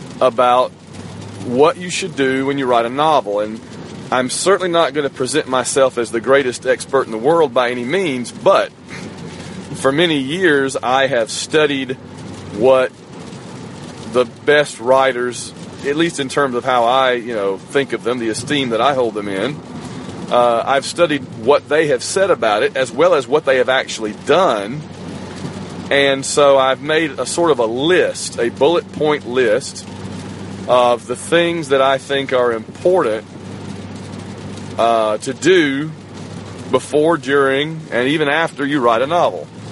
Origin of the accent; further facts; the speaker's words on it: Sylacauga, Alabama, United States; heading out towards my hometown of Sylacauga, Alabama.